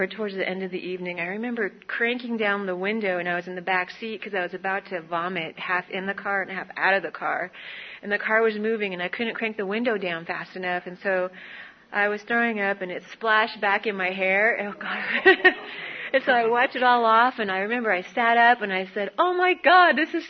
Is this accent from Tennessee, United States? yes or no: no; Lancaster, California, United States; I grew up in Lancaster, and that was my first resentment.